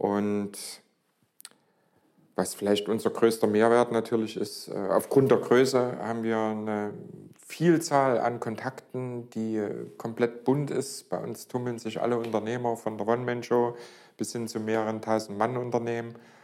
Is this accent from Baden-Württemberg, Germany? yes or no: no; Leipzig, Saxony, Germany; born there; Bin gebürtiger Leipziger und ja, seit 1990 selbstständig